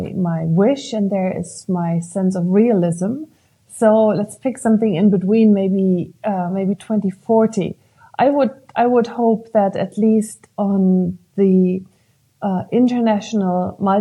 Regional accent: Germany; I'm from Germany. It's also a relatively conservative country

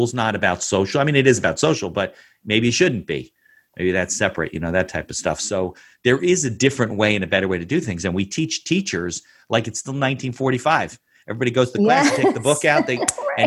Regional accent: New Jersey, United States; I grew up in Jersey suburbs too.

